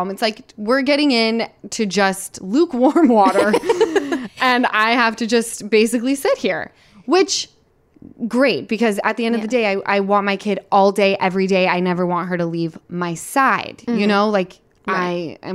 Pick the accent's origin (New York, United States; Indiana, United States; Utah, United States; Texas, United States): Utah, United States; All right, I'm from Utah.